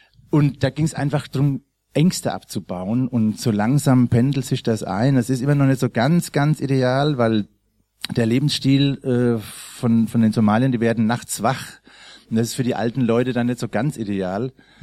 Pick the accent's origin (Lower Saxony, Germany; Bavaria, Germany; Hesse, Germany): Hesse, Germany; Babenhausen; born there; also born or lived in Colombia; gebürtig aus Babtown, Babenhausen.